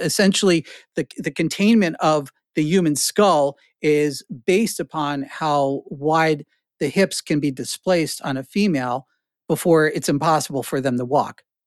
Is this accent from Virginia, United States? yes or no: no; Carteret, New Jersey, United States; also born or lived in Newark / Flemington; Well, I was born in Newark. I had my young life in Carteret, the armpit of New Jersey. And then I wound up in Flemington. And then from Flemington, I spent a lot of time in Princeton.